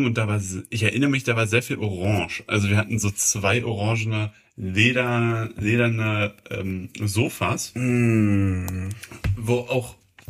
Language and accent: German; Hanover, Lower Saxony, Germany; Hannover. Hannover ist meine Heimatstadt.